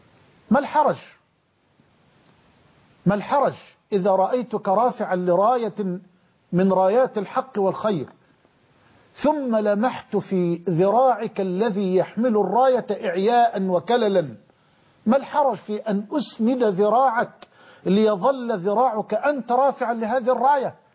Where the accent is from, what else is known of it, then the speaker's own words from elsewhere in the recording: Egypt; من يعيشون معنا في مصرنا من الأقباط